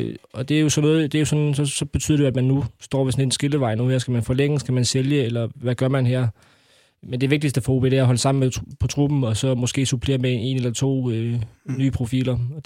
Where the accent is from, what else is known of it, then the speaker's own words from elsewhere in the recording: Region of Southern Denmark, Denmark; Og jeg kommer jo ligesom her som fynboer